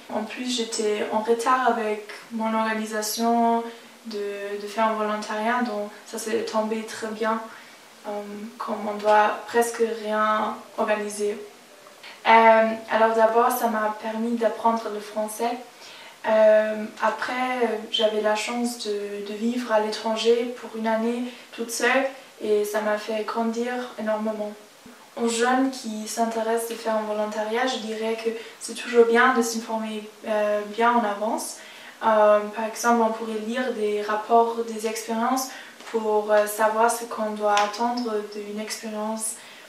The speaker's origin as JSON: {"language": "French", "country": "Germany", "second_language": "French", "said": "je viens de l'Allemagne et j'ai 19 ans."}